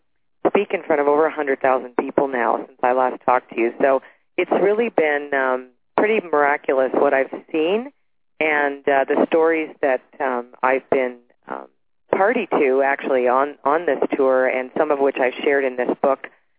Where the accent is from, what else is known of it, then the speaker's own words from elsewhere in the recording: Toronto, Ontario, Canada; born there; I was born in Toronto. There was no war there.